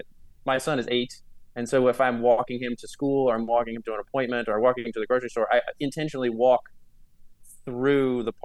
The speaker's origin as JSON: {"language": "English", "region": "West Virginia", "country": "United States", "tie": "born or raised there", "moved": "yes", "said": "I grew up in West Virginia, and so it's pretty easy access to nature. I've lived in cities for a long time now. When I first moved to New York, I was teaching at Fordham and lived in the Bronx."}